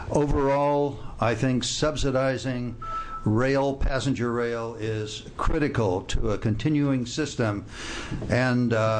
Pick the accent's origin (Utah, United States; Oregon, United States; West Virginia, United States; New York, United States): Oregon, United States; Portland; Madam Chair. I'm from Portland, and I'm a board member of the Association of Oregon Rail and Transit Advocates